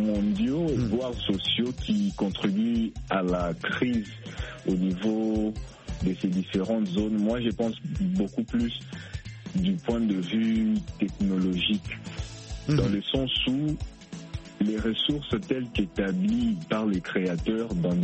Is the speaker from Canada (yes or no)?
no; DR Congo; ici chez nous, en République démocratique du Congo